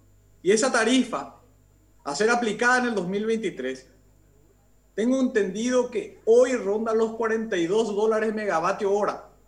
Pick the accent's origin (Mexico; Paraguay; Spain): Paraguay; no como legislador, sino como ciudadano paraguayo